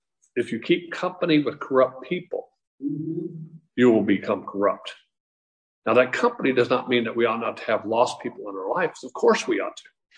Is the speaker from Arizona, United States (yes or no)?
yes; Chandler, Arizona, United States; I remember growing up in Chandler, we drink water right out of the well.